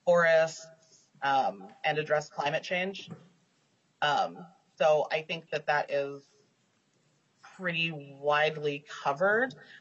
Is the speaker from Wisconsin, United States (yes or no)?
no; Minnesota, United States; So we do believe that this is a very important aspect of simply being a Minnesotan